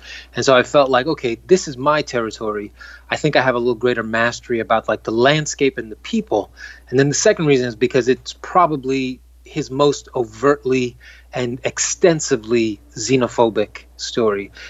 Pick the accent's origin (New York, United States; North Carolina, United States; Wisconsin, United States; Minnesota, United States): New York, United States; Queens; And I'm a kid from Queens, New York.